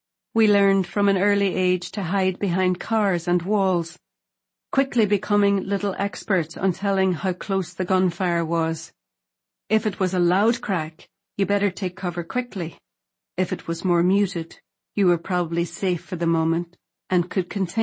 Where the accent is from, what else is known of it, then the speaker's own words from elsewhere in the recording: Derry, Northern Ireland, United Kingdom; I was born in Derry City, Northern Ireland, a beautiful border town in the northwest of Ireland. Yet throughout my childhood, my town was filled with tension and violence that began when I was about 8 years old.